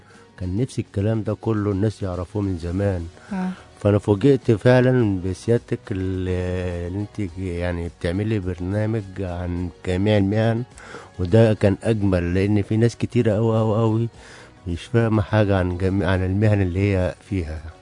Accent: Monufia Governorate, Egypt; now in Cairo, Egypt; أنا أساسا منوفي

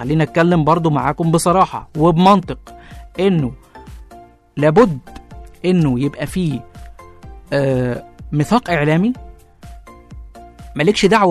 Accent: Egypt; انه الحفلة موجودة عندنا في مصر

